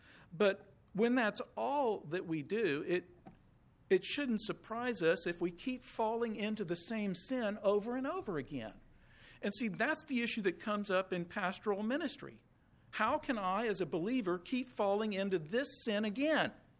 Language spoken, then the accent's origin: English; Houston, Texas, United States; I grew up in Houston, of course, but we would go in the summers to my aunt and uncle. They lived in the country.